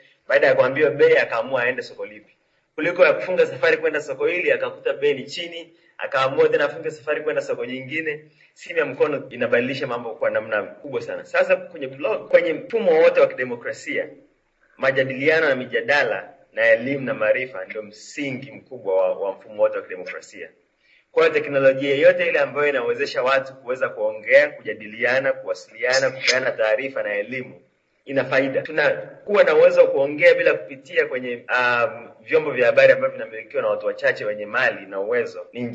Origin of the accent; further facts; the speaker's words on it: Tanzania; Na ni wajibu wetu sisi wazungumzaji wa Kiswahili, hasa tumetoka Tanzania ambapo Kiswahili kina nafasi ya pekee katika utaifa wetu na uzalendo wetu